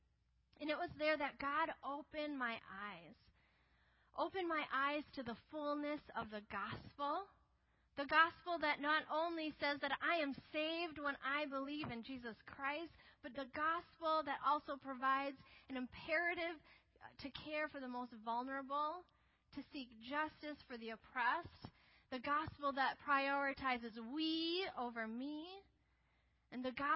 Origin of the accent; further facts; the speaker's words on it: Minnesota, United States; I already know what snow is like because I grew up here in Minnesota.